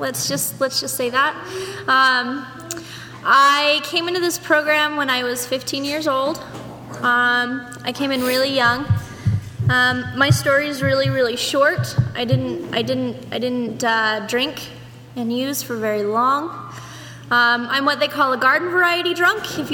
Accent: Idaho, United States; My brother and I, we were born here, we were raised in Idaho, and we moved back here when I was really little.

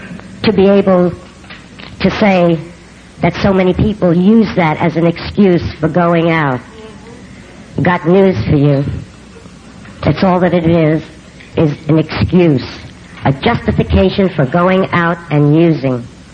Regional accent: New York City, New York, United States; born there; accent: New York; also born or lived in California; I was born in New York City. I love those accents. I lived 40 years in California and I can't get rid of my New York accent.

